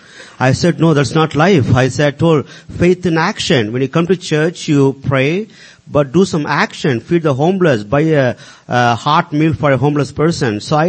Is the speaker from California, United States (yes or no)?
yes; San Diego, California, United States; from San Diego.